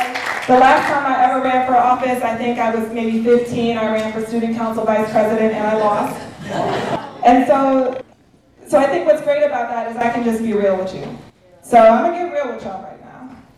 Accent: Wisconsin, United States; I grew up in Wisconsin. I cut my teeth in union political labor organizing.

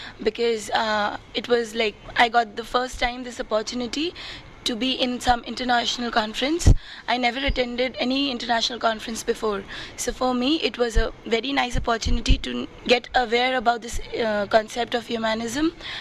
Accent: India; in like I'm from India, so whatever is there in India probably it's not there in different countries.

